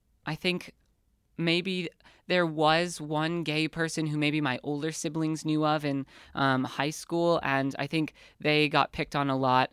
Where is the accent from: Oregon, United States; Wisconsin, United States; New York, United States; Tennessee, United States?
New York, United States; Penn Yan; I grew up in Penn Yan, New York.